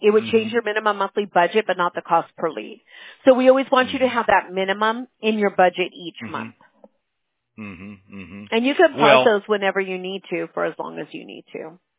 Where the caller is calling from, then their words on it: California, United States; California.